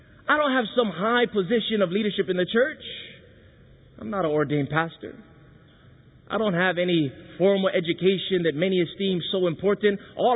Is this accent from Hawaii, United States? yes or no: yes; Hawaii, United States; Growing up in Hawaii, I had a disadvantage. I had an advantage because I was close to the beach. But the disadvantage is that in Hawaii, we speak a different language there.